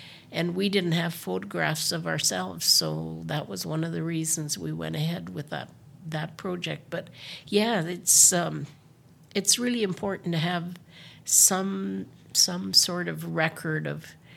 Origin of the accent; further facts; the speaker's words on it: Whitehorse, Yukon, Canada; Well, I was born and raised here in Whitehorse.